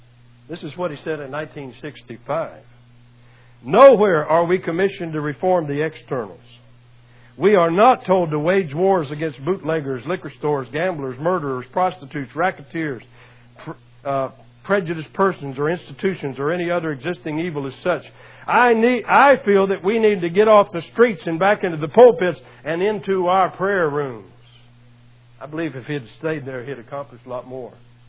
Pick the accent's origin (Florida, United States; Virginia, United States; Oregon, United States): Florida, United States; I'm from Florida, the land of the snowbirds, they call them.